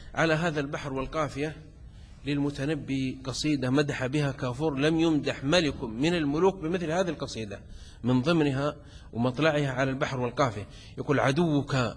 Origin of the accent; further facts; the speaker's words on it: Upper Egypt, Egypt; أنا كصعيدي